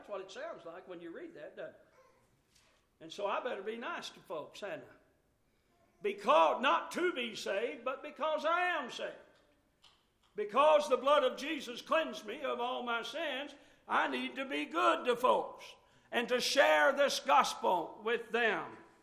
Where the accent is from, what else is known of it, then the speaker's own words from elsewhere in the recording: Kentucky, United States; accent: Kentucky; I went to a school one time for public speaking, and they tried to neutralize my Kentucky accent.